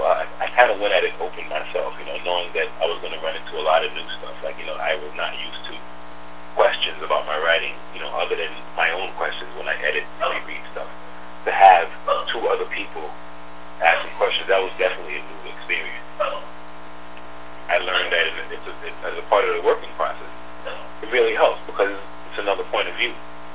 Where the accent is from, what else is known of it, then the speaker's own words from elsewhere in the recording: Connecticut, United States; And they hired me because I'm from Connecticut, and I think one of the organizers of the program is from Connecticut.